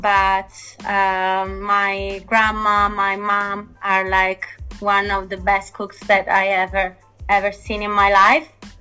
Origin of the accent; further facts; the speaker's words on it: Apulia, Italy; I'm lucky that I come from Puglia.